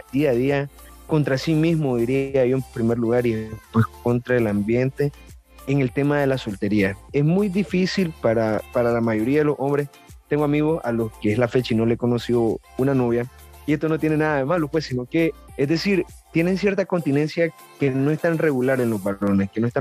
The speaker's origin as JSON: {"language": "Spanish", "country": "Nicaragua", "said": "soy nicaragüense, soy ingeniero de sistema, soy un joven de 30 años"}